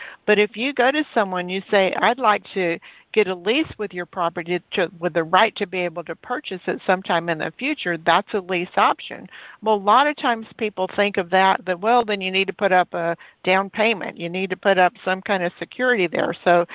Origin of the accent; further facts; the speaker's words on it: Texas, United States; moved away as an adult; Yeah, I'm from Texas. I haven't lived in Texas since 2010, but this is what the rules were whenever I lived there.